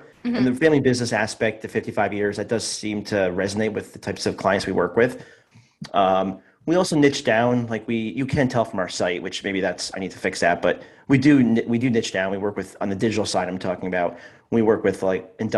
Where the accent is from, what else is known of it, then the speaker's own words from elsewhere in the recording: New Jersey, United States; New Jersey. Yeah, I'm New Jersey. I've lived here all my life except for 4 years in college in Pennsylvania. But yeah, New Jersey.